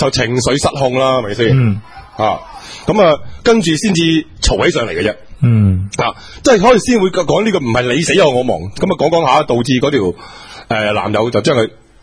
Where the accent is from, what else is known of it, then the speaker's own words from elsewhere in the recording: China; 对一个我哋中国人啊，唔好讲本土先吓、啊，我哋中国人吓